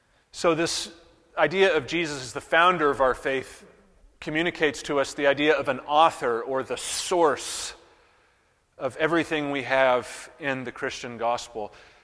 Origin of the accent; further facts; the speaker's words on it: Manchester, New Hampshire, United States; I grew up in New Hampshire, as some of you know, and one of the largest parks in my hometown of Manchester, New Hampshire, is Stark Park.